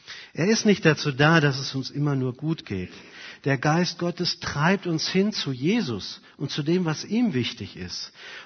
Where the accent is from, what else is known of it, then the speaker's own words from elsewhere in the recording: Germany; Ich weiß nicht, ich bin am Rhein aufgewachsen.